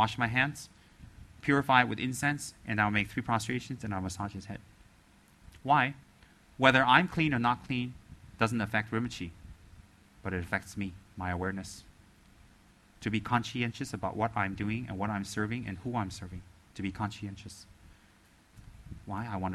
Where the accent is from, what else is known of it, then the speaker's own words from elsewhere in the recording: United States; Tibetans don't kiss. I did it because I'm from America.